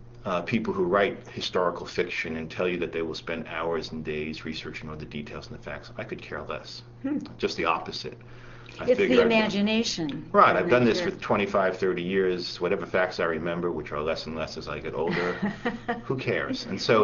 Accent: New York, United States; It has to do with growing up in New York and coming to terms with that life, particularly my father and myself

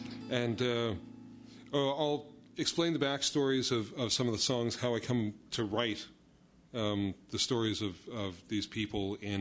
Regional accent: Calgary, Alberta, Canada; I grew up in Calgary, up in Western Canada, which is an oil town, and very subject to the boom and bust cycle.

